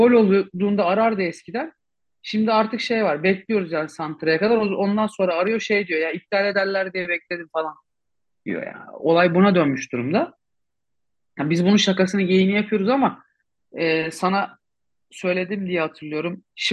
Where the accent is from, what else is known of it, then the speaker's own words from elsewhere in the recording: Fatih, Istanbul, Turkey; ben doğma büyüme Fatihliyim.